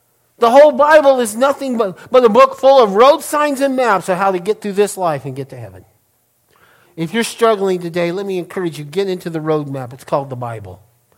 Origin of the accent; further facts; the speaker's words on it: New Mexico, United States; go to Tome, New Mexico. It's down close to my hometown.